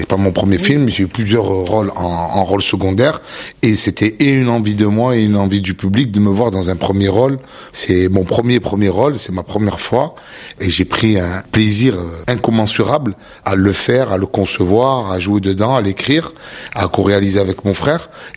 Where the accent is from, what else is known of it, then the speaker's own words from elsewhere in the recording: England, United Kingdom; Si on sort de France, moi je viens d'Angleterre